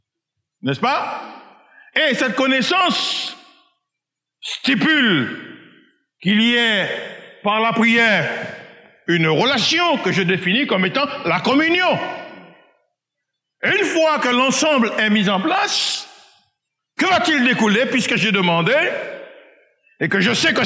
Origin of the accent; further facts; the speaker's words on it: Martinique; Et chez nous, en Martinique, à la campagne, nous étions dans un petit lieu. Oh, j'étais heureux dans ma jeunesse, dans mon enfance, mais c'était à la campagne